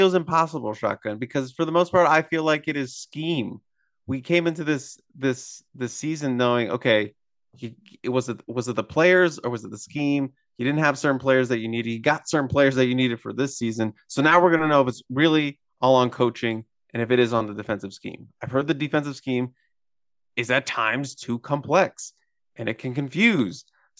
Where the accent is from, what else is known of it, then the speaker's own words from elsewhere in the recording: Maryland, United States; we're from Maryland. We don't like Virginia.